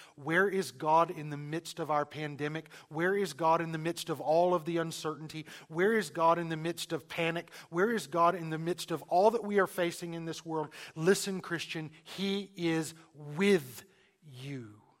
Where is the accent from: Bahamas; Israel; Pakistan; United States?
United States; the South; I grew up in the South.